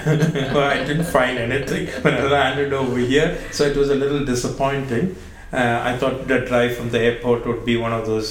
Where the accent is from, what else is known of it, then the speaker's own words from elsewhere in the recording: India; growing up in India